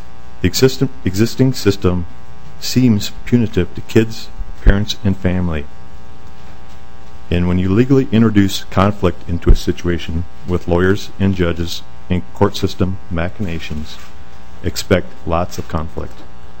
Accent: Anoka, Minnesota, United States; I'm from Anoka.

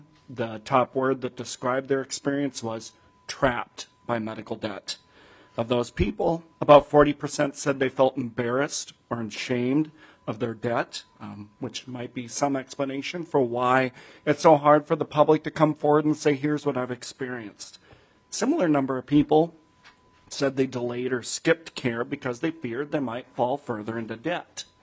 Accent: Rosemount, Minnesota, United States; I'm from Rosemount, and I'm here as Senior Director of State Government Affairs for the Leukemia and Lymphoma Society.

